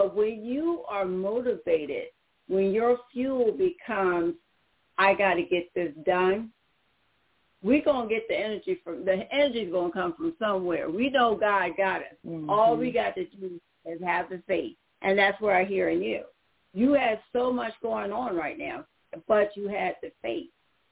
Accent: Pineville, South Carolina, United States; And you know, you're from King Street, I'm from Pineville. That's Berkeley County, Williamsburg

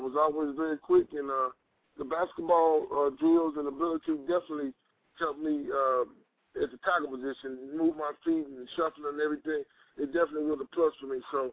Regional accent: Pine Bluff, Arkansas, United States; Well, you know, growing up in Arkansas at the time, you know, in my situation, I started playing football at a real young age

